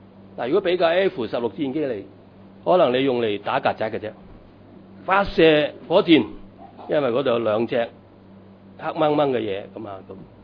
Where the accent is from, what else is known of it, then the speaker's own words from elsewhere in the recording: Hong Kong; 我哋香港人食嘢係咪？